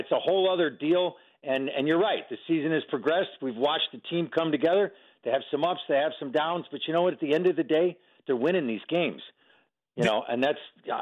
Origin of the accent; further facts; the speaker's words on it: Cheektowaga, New York, United States; He's got a nice shop down on Worley and Cayuga and Chickawaga, my hometown.